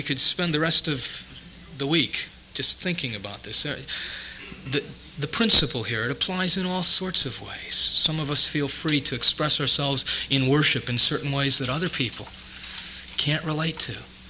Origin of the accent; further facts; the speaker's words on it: Connecticut, United States; also born or lived in Chicago; I remember when I was a little boy and I moved from Chicago back to Connecticut, and we changed, you know, one church situation that I'd grown up in and went into another in our new hometown.